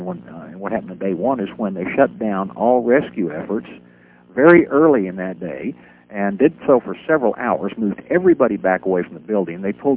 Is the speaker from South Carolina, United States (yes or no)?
no; Oklahoma, United States; I would tell them I was from Oklahoma, and they would go, well, where is that exactly?